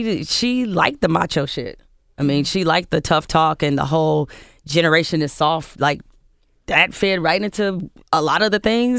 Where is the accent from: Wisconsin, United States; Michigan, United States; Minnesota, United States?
Michigan, United States; Detroit; But I was so glad to have had that experience of growing up in Detroit because that allowed me to always have pride in my identity